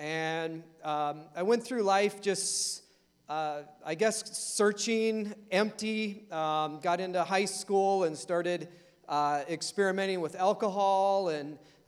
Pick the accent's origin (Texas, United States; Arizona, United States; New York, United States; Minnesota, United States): Minnesota, United States; Dora Lake; I was raised in Dora Lake, which is east of Black Duck. And I was raised on a little resort in northern Minnesota.